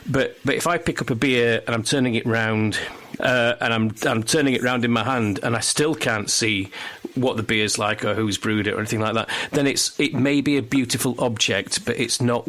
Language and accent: English; Barnsley, Yorkshire and the Humber, United Kingdom; I grew up in Barnsley and I went to great pains as a young person to not be like a person from Barnsley. And then I kind of went back to it later on in my life.